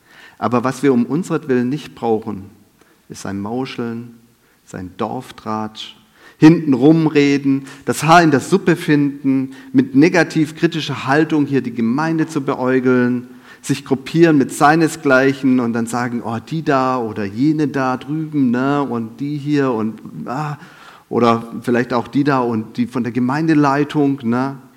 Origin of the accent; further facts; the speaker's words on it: Baden-Württemberg, Germany; Es gibt als Schwabe so ein Motto: nichts gesagt ist genug gelobt.